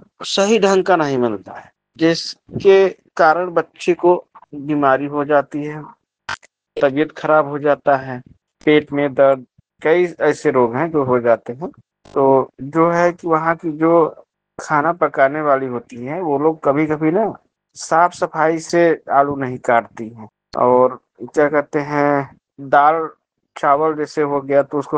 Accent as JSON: {"language": "Hindi", "town": "Mirzapur", "region": "Uttar Pradesh", "country": "India", "said": "मैं city block Mirzapur का रहने वाला हूँ।"}